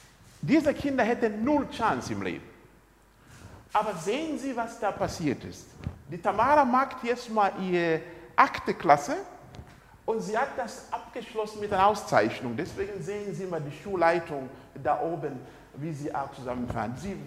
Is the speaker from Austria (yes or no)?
no; Zambia; now in Germany; Sie hat meine Heimat kennengelernt, meine Familie da vor Ort. Und da hat sie praktisch auch mitgewirkt auf der Farm. Sie ist so geprägt worden, dass sie sagt, was mir Sambia gegeben hat, werde ich nie vergessen.